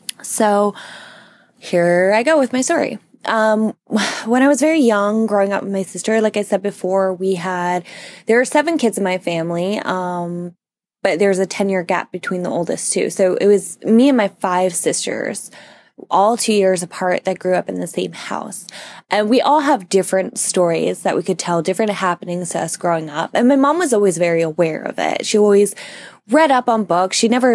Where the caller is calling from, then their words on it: Florida, United States; I'm calling from Central Florida.